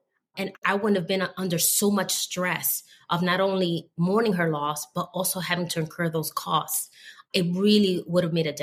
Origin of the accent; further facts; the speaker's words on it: Bronx, New York, United States; also born or lived in Manhattan; especially with being from the South Bronx. And then I had a chance in high school to get accepted to a school in Manhattan. And so I was traveling from the South Bronx to Manhattan.